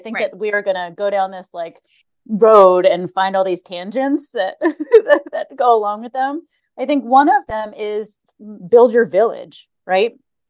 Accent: Philadelphia, Pennsylvania, United States; I can't complain. I grew up in Philly

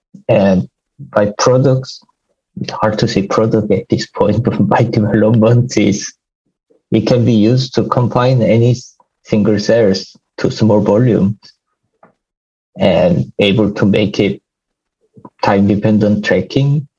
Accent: South Korea; English is a second language; I grew up in Korea

